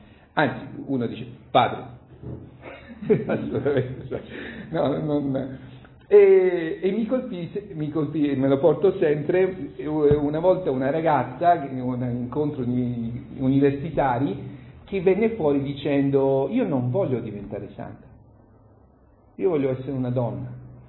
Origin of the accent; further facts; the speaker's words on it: Grottaglie, Apulia, Italy; grottagliese, del mio paese, che si chiama Grottaglie